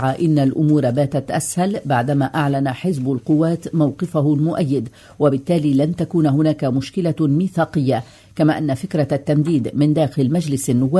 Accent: Lebanon; هل نحن كلبنانيين بأمان لناحية المواد الغذائية؟

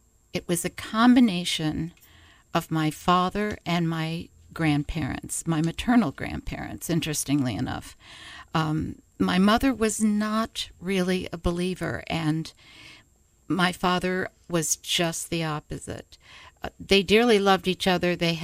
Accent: Oak Lawn, Illinois, United States; I grew up in the Chicago area on the south side, a suburb called Oaklawn.

